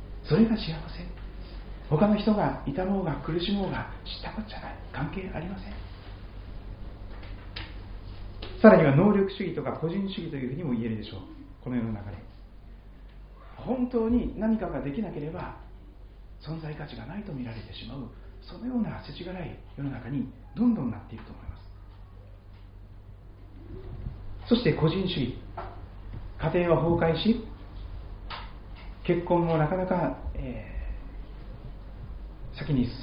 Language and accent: Japanese; Kochi, Japan; 私は四国の高知県で生まれ育ちましたから、高知市内には鏡川というですね、本当に素敵な川が流れているわけです。